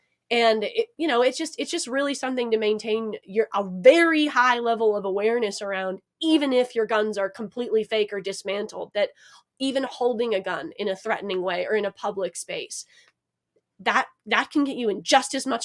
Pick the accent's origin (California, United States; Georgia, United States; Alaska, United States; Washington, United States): Alaska, United States; Like growing up in Alaska, it's like there's legitimately more guns than people in one guy's basement.